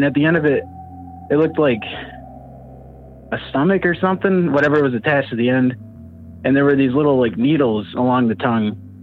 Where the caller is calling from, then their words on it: New York, United States; I'm calling from New York.